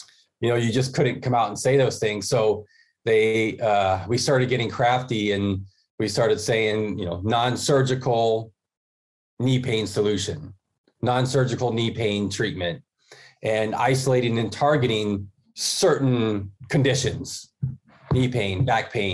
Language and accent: English; Florida, United States; And I'm originally from Florida. And I was like, well, I got to get somewhere sunnier and nicer.